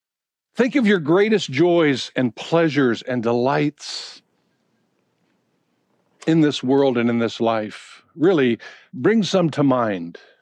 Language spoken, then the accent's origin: English; Midwest, United States; But in my hometown back in the Midwest, the oranges flare, the yellows, the bright reds.